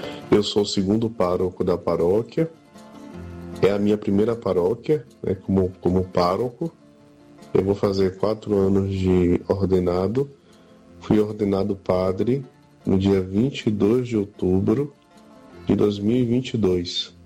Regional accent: Salvador, Bahia, Brazil; porque nasci em Salvador, né, criado em Salvador, sou filho dessa cidade

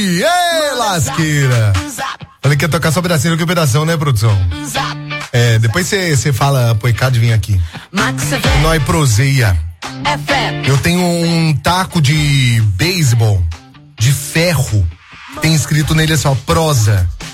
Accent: Itajubá, Minas Gerais, Brazil; sou de Itajubá

